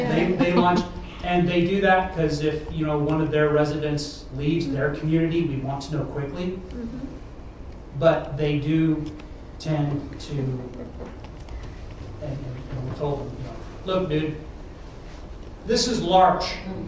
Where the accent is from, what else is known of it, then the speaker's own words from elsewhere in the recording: Boise, Idaho, United States; from Boise, Idaho.